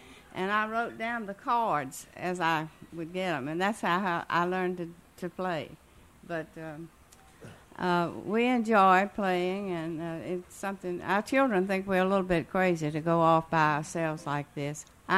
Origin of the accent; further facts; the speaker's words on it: Thomasville, Georgia, United States; born there; I was born in Thomasville, Georgia, the City of Roses.